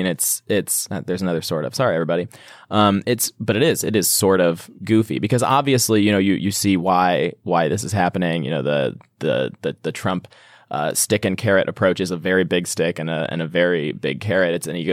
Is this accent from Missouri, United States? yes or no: yes; Missouri, United States; from my home state of Missouri